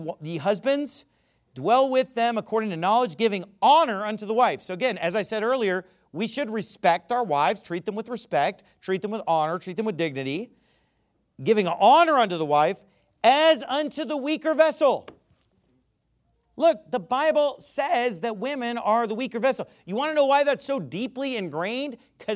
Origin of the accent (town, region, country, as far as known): California, United States